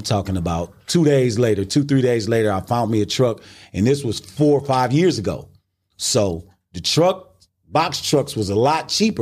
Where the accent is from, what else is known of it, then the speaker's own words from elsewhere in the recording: Milwaukee, Wisconsin, United States; I'm from Milwaukee, Wisconsin.